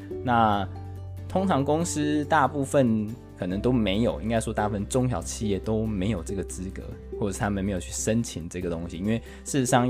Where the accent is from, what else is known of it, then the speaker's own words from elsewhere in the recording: Taiwan; now in United Kingdom; 那像我们是台湾来的